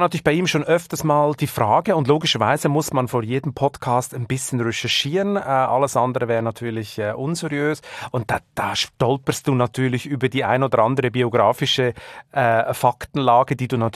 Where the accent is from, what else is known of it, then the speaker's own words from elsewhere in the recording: Switzerland; accent: Swiss; now in Germany; ich kann einfach kein Hochdeutsch. Das ist das Problem. Und darum habe ich natürlich diesen Akzent immer ein bisschen drin. Ich komme nun mal aus der Schweiz